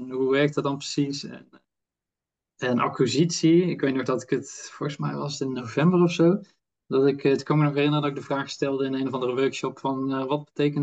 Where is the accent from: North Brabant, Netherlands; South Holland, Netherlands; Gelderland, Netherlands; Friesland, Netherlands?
North Brabant, Netherlands; Oisterwijk; also born or lived in Tilburg; En ik kom uit Tilburg, ik kom uit het zuiden van het land, Brabant. Ben ik opgegroeid ook in Oosterwijk, een klein dorpje naast Tilburg.